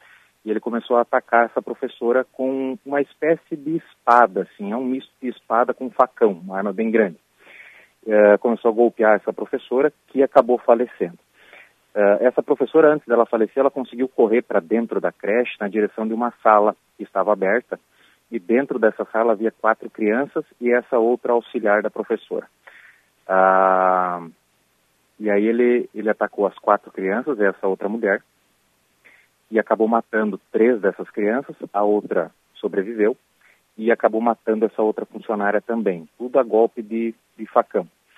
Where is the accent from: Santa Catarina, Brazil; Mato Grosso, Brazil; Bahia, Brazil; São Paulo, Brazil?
Santa Catarina, Brazil; also born or lived in Rio Grande do Sul; Eu sou gaúcho, mas acabei me criando aqui em Santa Catarina.